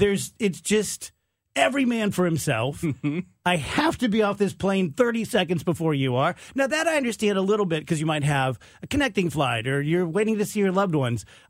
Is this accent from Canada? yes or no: yes; Nova Scotia, Canada; We're stuck like, I'm from Nova Scotia.